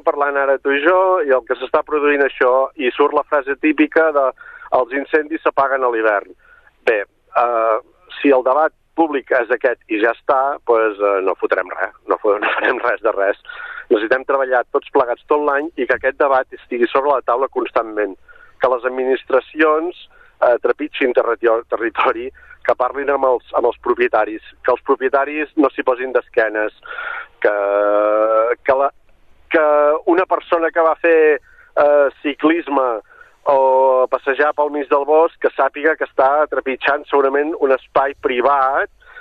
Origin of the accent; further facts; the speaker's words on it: Sant Llorenç Savall, Catalonia, Spain; Penseu, per exemple, en el meu poble, Sant Llorenç Savall